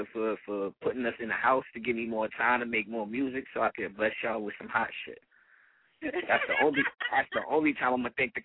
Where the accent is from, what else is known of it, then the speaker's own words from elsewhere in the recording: Brooklyn, New York, United States; I'm from Brooklyn, Crown Heights, Bed-Stuy area.